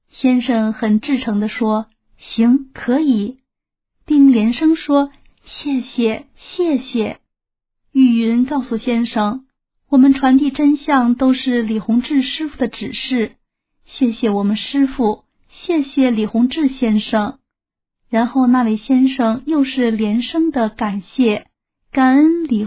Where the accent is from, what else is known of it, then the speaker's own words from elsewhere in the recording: China; 我们中国人讲3尺头上有神灵